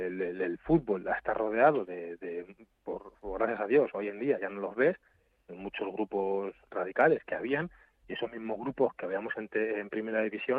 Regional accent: Madrid, Community of Madrid, Spain; born there; yo soy hispano-guineano. Yo nací en Madrid, sí. Soy de padre español, gaditano, y eso de madre guineana.

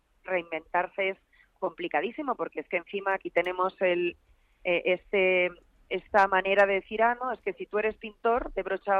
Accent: Spain

